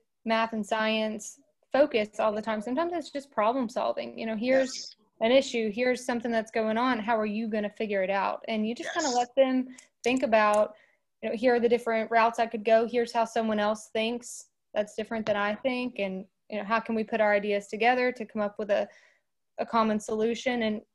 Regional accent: Kentucky, United States; I was born in 1992, and I am from Kentucky.

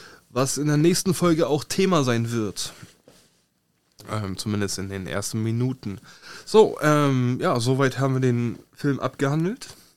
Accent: Germany; also wir kommen aus der Nähe von Hamburg.

